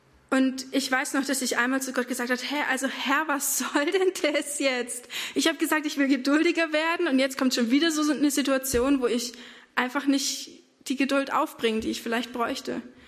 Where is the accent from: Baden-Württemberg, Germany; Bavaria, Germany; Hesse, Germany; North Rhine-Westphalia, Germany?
Baden-Württemberg, Germany; aber ich komme aus dem Schwarzwald